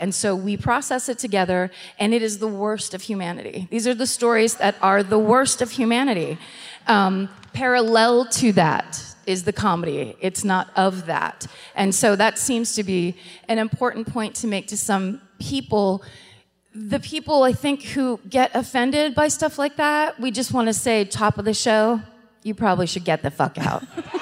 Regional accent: California, United States; Oh, I'm from California.

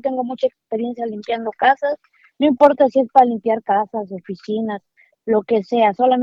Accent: Puebla, Mexico; now in Downey, United States; Soy de México, Puebla, pero yo te llamé porque yo ando buscando trabajo. Acabo de llegar aquí a Downey, California

